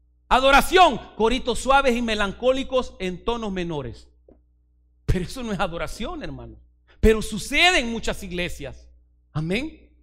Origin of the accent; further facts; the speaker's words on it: El Salvador; soy salvadoreño por si alguno no sabía.